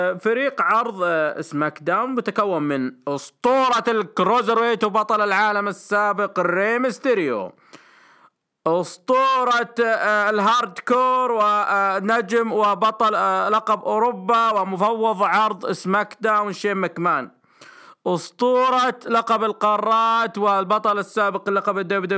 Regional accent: Riyadh, Riyadh Province, Saudi Arabia; هذا عندنا في الرياض

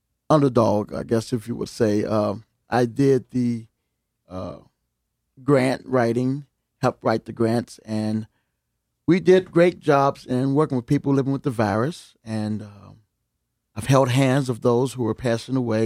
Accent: Virginia, United States; Virginia.

